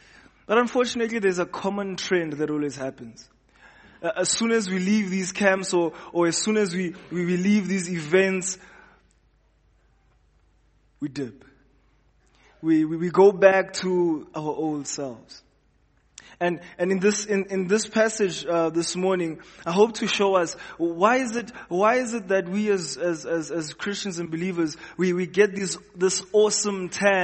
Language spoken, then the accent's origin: English; South Africa; For me as a South African, I felt like a furnace.